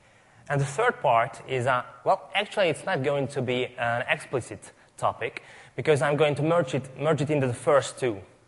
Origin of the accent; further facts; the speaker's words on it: Hungary; English is a second language; from Hungary.